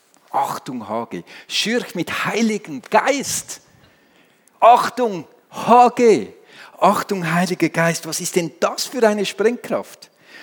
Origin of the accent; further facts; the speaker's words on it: Switzerland; Okay, ich weiß, ich bin Schweizer. Es geht auf Schweizerdeutsch viel besser.